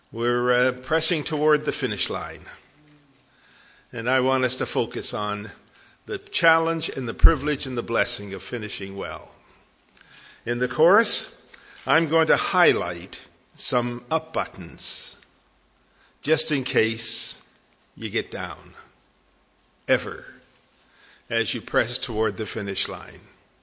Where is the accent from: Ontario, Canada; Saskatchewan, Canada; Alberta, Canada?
Ontario, Canada; Toronto; When I was a young fella growing up in Toronto in our assembly